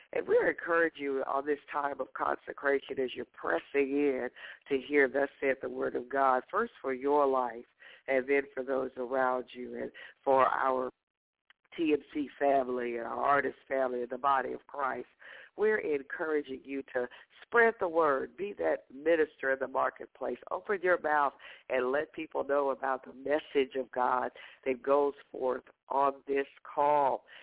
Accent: the South, United States; And here, you know, I'm from the South, you all.

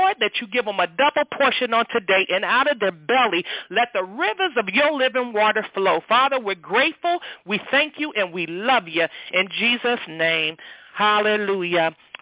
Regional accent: Cincinnati, Ohio, United States; Once again … I'm from Cincinnati, Ohio, and I welcome each and every caller on the line this morning.

